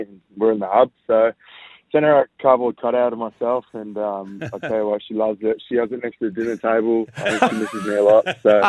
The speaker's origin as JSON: {"language": "English", "town": "Melville", "region": "Western Australia", "country": "Australia", "said": "Oh no, I'm as city as it comes. I'm from Melville area."}